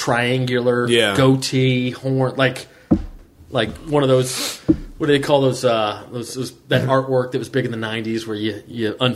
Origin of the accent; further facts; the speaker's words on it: Canton, Georgia, United States; That reminds me, in my hometown of Canton, Georgia, when I was a teenager, we had this building.